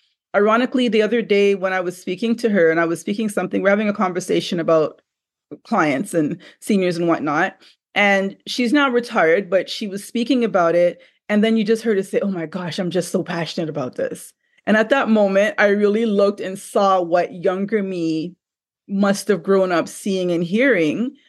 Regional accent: Trinidad & Tobago; I'm from Trinidad, but our family started off in Montserrat, which is a smaller island in the Caribbean, very volcanic.

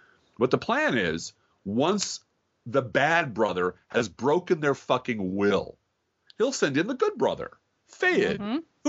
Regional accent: Chicago, Illinois, United States; I remember I'm from Chicago.

